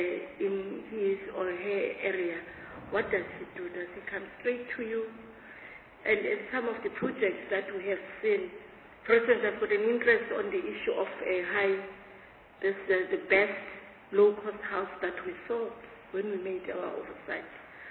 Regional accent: Eastern Cape, South Africa; I'm coming from the Eastern Cape, okay?

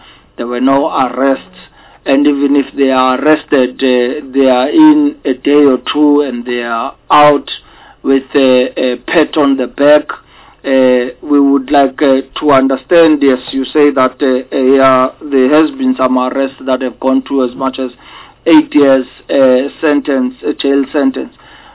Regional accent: Eastern Cape, South Africa; I mean, I come from the Eastern Cape in the former Transkei, and I've never heard of such a forum.

